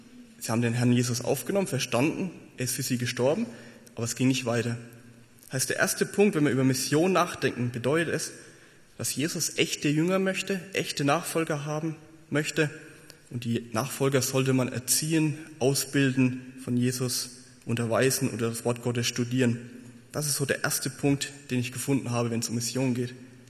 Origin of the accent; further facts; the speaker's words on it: Würzburg, Bavaria, Germany; bei uns in der Gemeinde in Würzburg, wo ich herkomme ursprünglich